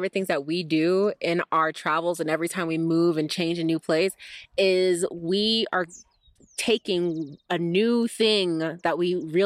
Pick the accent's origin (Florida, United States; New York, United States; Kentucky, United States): Florida, United States; Orlando; something that was missing from the excitement of life, and Orlando, Florida, unfortunately, was not providing that for me.